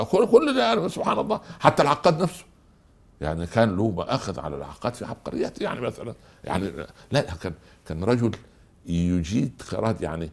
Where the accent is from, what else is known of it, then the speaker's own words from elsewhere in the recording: Egypt; ما يقولوا عندنا في مصر من جور السعيد يسعد.